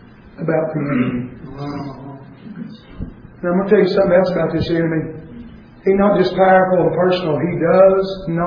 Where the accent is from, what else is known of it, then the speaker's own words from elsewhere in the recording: the South, United States; That word sift, which we all know, we grew up in the South.